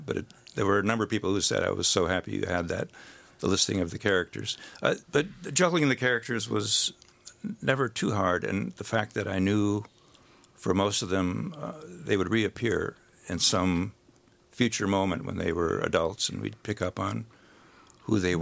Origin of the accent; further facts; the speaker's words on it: Mosinee, Wisconsin, United States; Well, Bridgerton, in a sense, is modeled after my hometown of Mosinee.